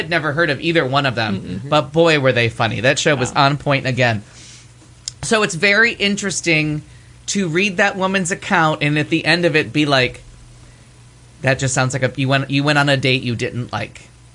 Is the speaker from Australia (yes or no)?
no; Pakistan; Put the research in. I'm Pakistani.